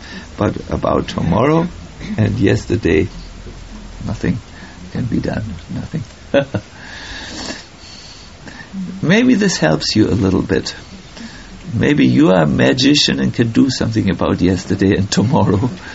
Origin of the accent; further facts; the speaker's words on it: Germany; English is a second language; Because I'm from Germany, I want to control everything.